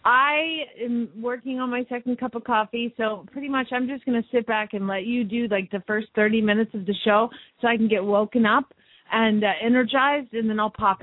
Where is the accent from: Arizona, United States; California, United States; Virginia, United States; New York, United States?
Arizona, United States; Phoenix; from Phoenix, Arizona